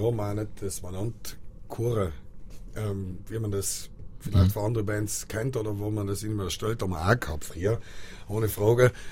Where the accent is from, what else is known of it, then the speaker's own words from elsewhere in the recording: Brixen, Trentino-Alto Adige, Italy; als Brixner, als Südtiroler, als Mensch, der sich Traditionen anschaut, der Bräuche lebt